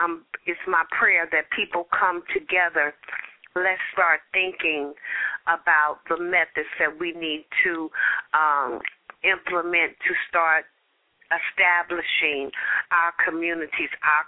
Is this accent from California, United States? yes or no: yes; Compton, California, United States; moved away as an adult; Growing up in Compton, California, not being aware of the political process and being very guarded by my family, I always thought that we had a community.